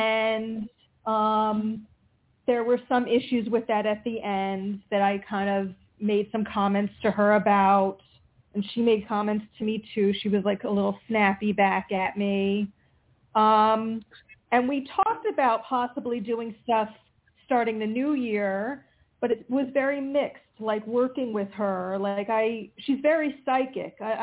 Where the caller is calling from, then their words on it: Pennsylvania, United States; I'm calling from Pennsylvania.